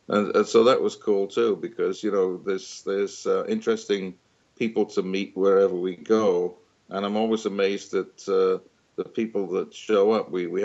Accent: United Kingdom; when I was growing up in Britain

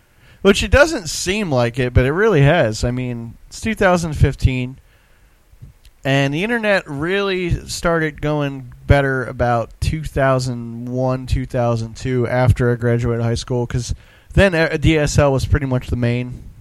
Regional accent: Jupiter, Florida, United States; if you happen to be in the West Palm Beach area, Lake Worth, Jupiter, of course, my hometown, props to you, St. Lucie.

